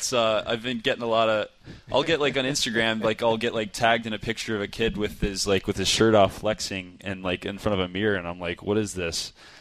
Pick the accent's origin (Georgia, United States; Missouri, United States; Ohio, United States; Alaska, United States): Ohio, United States; Columbus; I grew up around Columbus and would go to the rinks there and watch the Blue Jackets when my dad coached there.